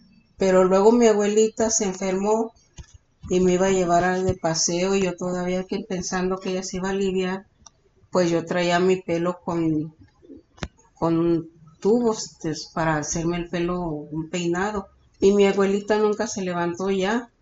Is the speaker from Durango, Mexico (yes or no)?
yes; Durango, Mexico; Entonces así crecí en Durango.